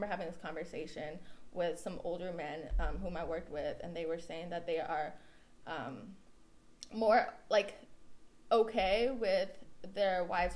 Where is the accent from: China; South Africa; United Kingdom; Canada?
China; now in United States; Like I'm from China, but yeah, I'm American, like that kind of situation.